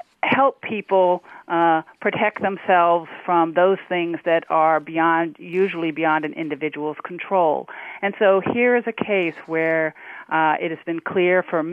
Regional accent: Florida, United States; I mean, I grew up in Florida, so I am well aware of those mosquitoes and how prevalent they are

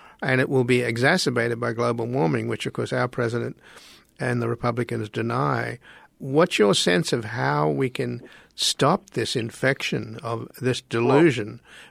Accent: Australia; I mean, I come from Australia, which has more than its share of racism as well.

